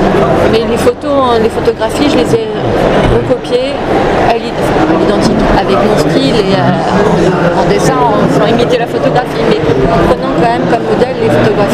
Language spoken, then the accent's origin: French; Brittany, France; comme je suis bretonne